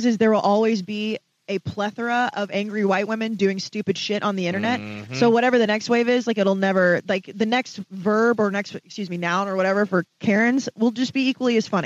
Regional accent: the South, United States; I grew up in the South.

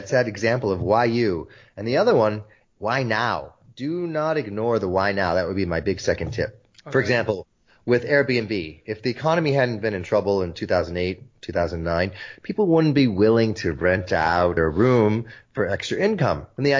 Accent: Netherlands; also born or lived in South America; I was born in South America. I grew up in the Netherlands.

